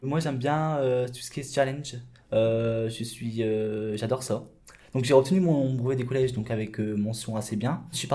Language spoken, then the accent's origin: French; Hazebrouck, Hauts-de-France, France; donc j'ai 21 ans, je suis d'originaire d'Hazebrouck et j'habite à Averskerk. Je vis actuellement encore avec mes parents, donc mes parents, mes deux sœurs et mon frère. Je suis aussi né dans une famille ouvrière.